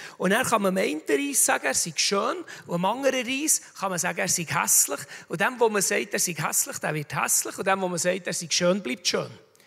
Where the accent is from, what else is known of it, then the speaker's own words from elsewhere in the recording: Bern, Switzerland; Aber wir sind aus dem Emmental, wir haben den Käse mit den Löchern drin, der weltweit verkauft wird.